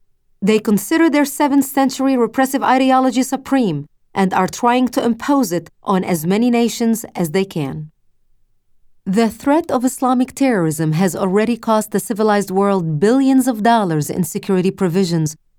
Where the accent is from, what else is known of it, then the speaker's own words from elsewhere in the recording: Lebanon; while growing up in Lebanon, I witnessed and experienced the horror and terror this neo-jihad wreaks on civilians, nations, and societies. After having lived in a bomb shelter for 7 years